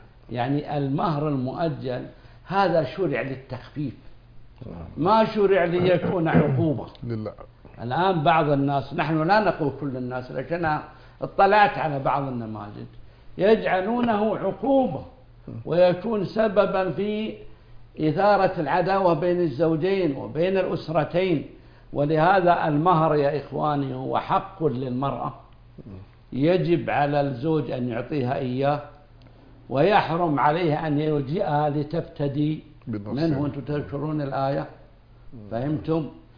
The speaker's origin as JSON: {"language": "Arabic", "country": "Saudi Arabia", "said": "عندنا في السعودية"}